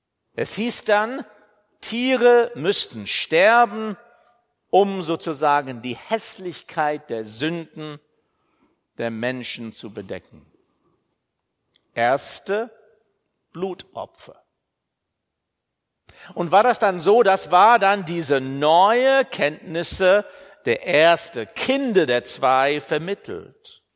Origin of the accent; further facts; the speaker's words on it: England, United Kingdom; German is a second language; Ich fand das interessant, für mich als Engländer dann eine passende Wortwahl zu finden.